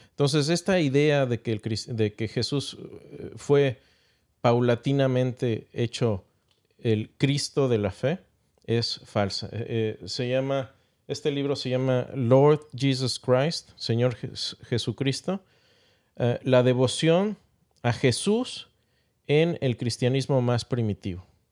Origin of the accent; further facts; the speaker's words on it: Mexico; Y sabe a barbacoa, sí, los que somos de México.